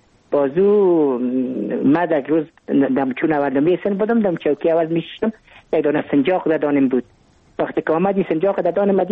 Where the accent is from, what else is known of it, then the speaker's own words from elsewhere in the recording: Kabul, Afghanistan; من متولد کابل هستم، در نای اول کابل تولد شدیم.